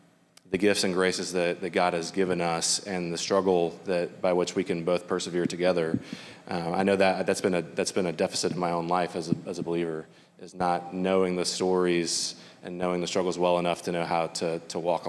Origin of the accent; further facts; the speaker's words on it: Georgia, United States; I grew up in Georgia